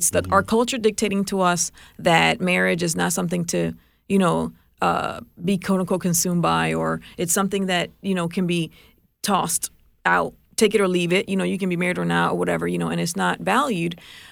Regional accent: Puerto Rico; I grew up in Puerto Rico.

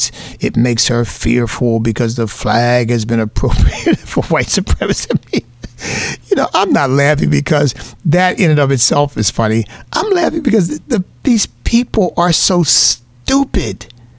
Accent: United States; because I'm an American, of course, in part because I've made up my mind at a fairly young age that I was going to take advantage of the opportunities this country provided for me

